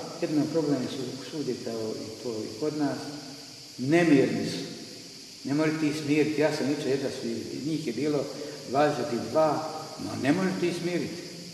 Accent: Herzegovina, Bosnia & Herzegovina; Kod nas u Hercegovini

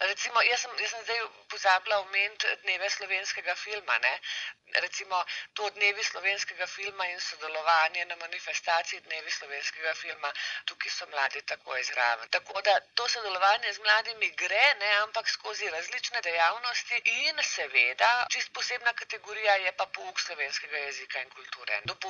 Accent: Ljubljana, Central Slovenia, Slovenia; Torej, jaz grem obvezno na en del dopusta v Slovenijo, ker sem Ljubljančanka in grem kar domov.

